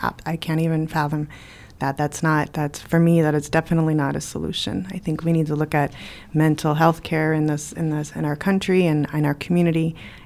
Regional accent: Aurora, Colorado, United States; that I'm from Colorado. I'm from Aurora, Colorado, and was teaching first grade when Columbine happened.

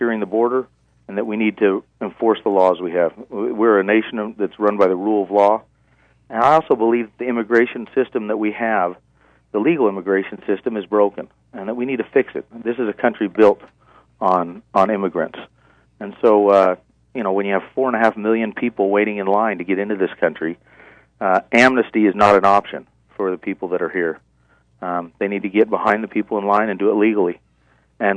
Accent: Tucson, Arizona, United States; We're from Tucson.

